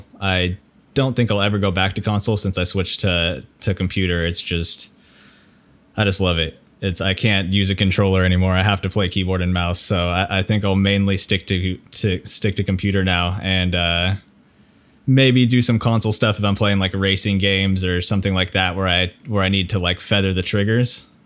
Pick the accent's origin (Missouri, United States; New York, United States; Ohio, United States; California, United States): California, United States; I'm from California. We're outside of San Francisco. It's sort of a small town, but basically, yeah, it's just small town, not a whole lot